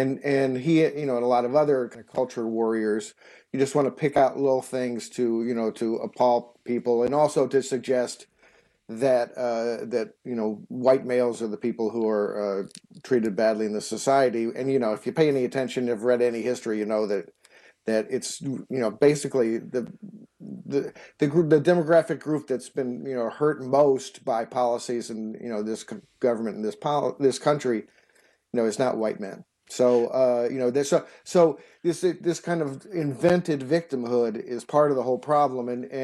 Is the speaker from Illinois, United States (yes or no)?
yes; Evanston, Illinois, United States; Yeah. I'm actually from Evanston, which is, you know, but the bordering suburb north of Chicago.